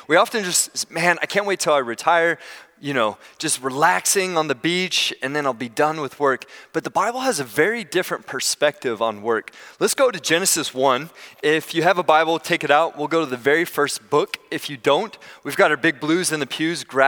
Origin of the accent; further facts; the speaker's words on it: California, United States; I grew up in the Bay Area